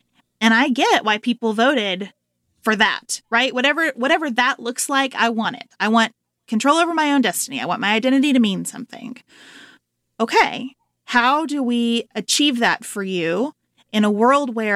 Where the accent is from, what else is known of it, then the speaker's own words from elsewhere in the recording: Livermore, Kentucky, United States; I went to the library in Livermore, Kentucky, where I grew up. Population, about 1,500. I always tell people, two banks, one grocery store, zero stoplights. That's Livermore.